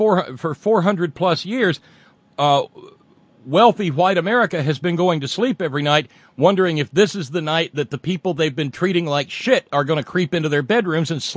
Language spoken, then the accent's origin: English; the South, United States; I'm a Southerner. I get to. You know, that's why the beginning of the program says the only born and bred Southern liberal talk host. Because I am.